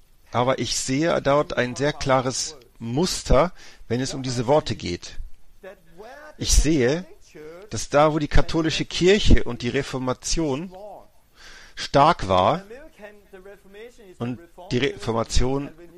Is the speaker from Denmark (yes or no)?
yes; Denmark; German is a second language; moved away; In Dänemark, wo ich aufgewachsen bin